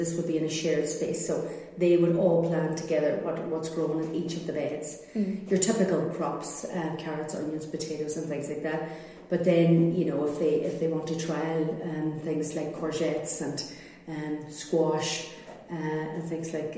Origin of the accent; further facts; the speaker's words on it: Derry, Northern Ireland, United Kingdom; now in Donegal, Ireland; I'm from Derry and I moved to Donegal. When I moved to Donegal 20 years ago